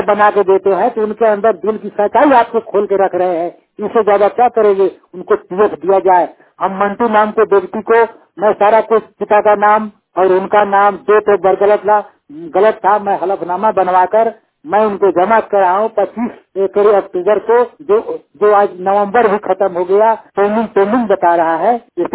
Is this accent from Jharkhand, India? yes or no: yes; Palamu, Jharkhand, India; मैं पलामू डिस्ट्रिक्ट झारखंड का निवासी हूँ।